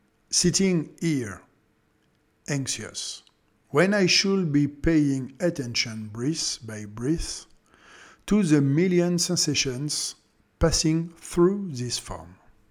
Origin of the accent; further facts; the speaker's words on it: France; accent: French; Je pense qu'avec mon accent très français, ceux qui débutent en anglais ou n'ont pas de grandes notions pourront tout de même comprendre.